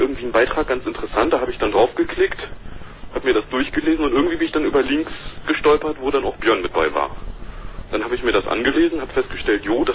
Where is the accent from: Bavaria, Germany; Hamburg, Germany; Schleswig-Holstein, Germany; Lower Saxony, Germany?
Hamburg, Germany; Nee, ich komme ja aus Hamburg.